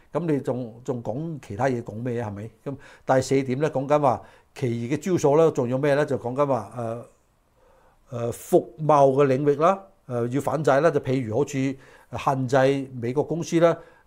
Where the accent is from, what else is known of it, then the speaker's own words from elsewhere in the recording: China; 唔好將我哋中國人拉埋一齊